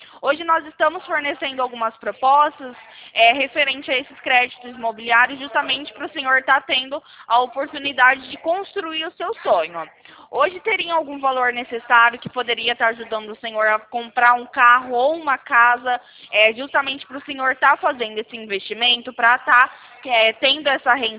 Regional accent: Campinas, São Paulo, Brazil; Eu sou aqui de Campinas, do interior de São Paulo.

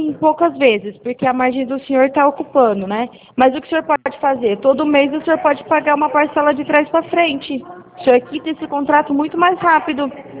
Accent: Campinas, São Paulo, Brazil; born there; now in Araras, Brazil; Nasci em Campinas.

